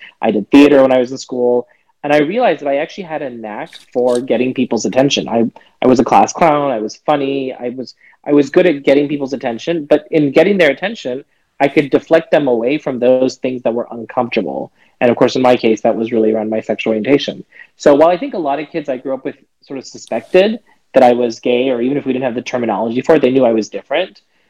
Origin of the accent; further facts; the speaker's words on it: Texas, United States; I am 44 years old. I grew up in Central Texas.